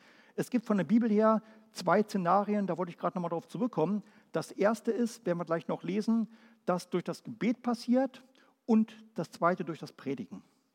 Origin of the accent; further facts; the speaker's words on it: Berlin, Germany; Ich bin aufgewachsen worden in Ost-Berlin. Bin ich geboren, aufgewachsen, da waren noch tiefe DDR-Zeiten. Meine Oma hatte Westverwandte